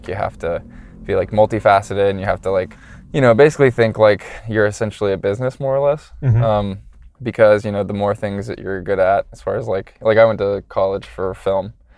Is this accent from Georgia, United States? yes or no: yes; Atlanta, Georgia, United States; So I'm from Atlanta.